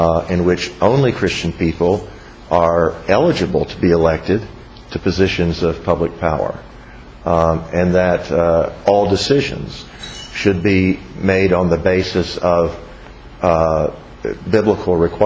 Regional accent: Virginia, United States; Sorry, I'm from Virginia. We're very familiar, you know, with the Founding Fathers in Virginia.

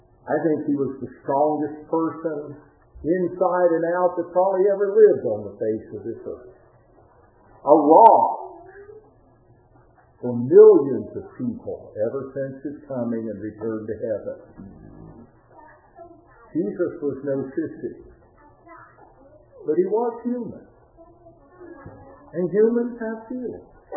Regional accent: West Virginia, United States; it was drilled into my mind when I was just a little boy growing up in Wetzel County.

